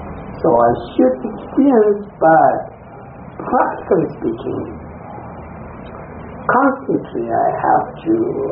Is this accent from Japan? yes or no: yes; Japan; first language Japanese; English is a second language; Because I am not American, so I have to use some English. My native language is Japanese.